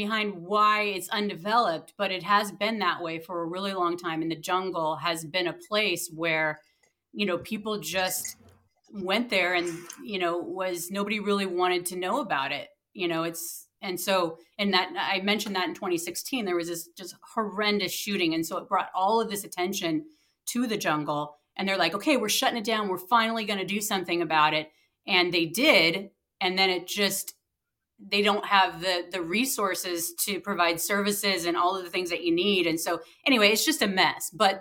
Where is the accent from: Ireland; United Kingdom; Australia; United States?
Ireland; I mean, I'm Irish.